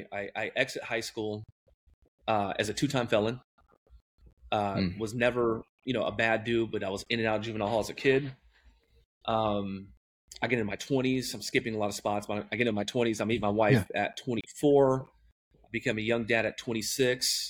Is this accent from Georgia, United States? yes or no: no; San Diego, California, United States; Yeah, so as you can see from the hat, from San Diego, California. I'm 39 years old.